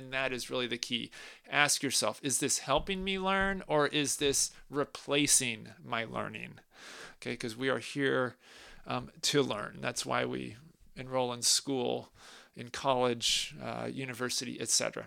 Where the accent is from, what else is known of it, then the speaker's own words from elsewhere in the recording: Portland, Oregon, United States; also born or lived in Seattle; So I actually grew up in the Pacific Northwest. I was born in Seattle, but basically went to middle school, high school, etc. here in Portland.